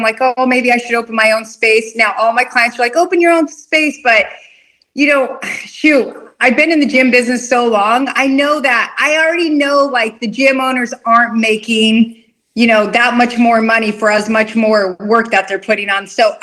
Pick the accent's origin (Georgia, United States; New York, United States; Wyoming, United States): Wyoming, United States; now in California, United States; And when I moved to California, I'm originally from Wyoming.